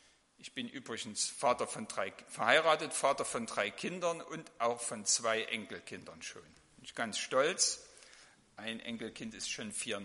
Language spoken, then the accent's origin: German; Saxony, Germany; born there; eigentlich bin ich gebürtig in Sachsen. Das verrät die Sprache.